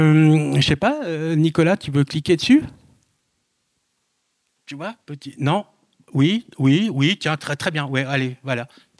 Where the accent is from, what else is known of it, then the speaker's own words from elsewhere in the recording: Tizi Ouzou, Tizi Ouzou Province, Algeria; born there; Je suis né en 1960 à Tizi Ouzou.